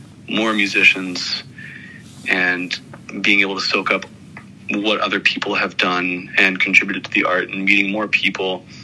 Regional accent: Victoria, British Columbia, Canada; I was born in Victoria, BC, in Canada

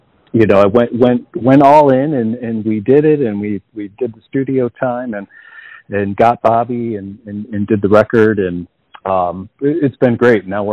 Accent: Buffalo, New York, United States; Okay, so yeah, I was born and raised in Buffalo. I grew up outside of the city

